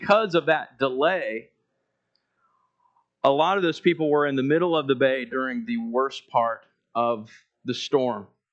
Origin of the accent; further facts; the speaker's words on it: Alabama, United States; is because I grew up in Mobile Bay